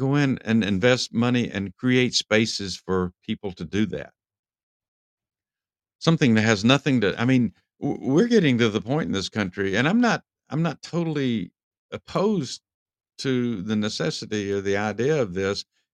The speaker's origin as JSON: {"language": "English", "region": "Texas", "country": "United States", "said": "I'm from Texas originally. I've been in Georgia a long time now, but I still have a lot of feelings for the state of Texas"}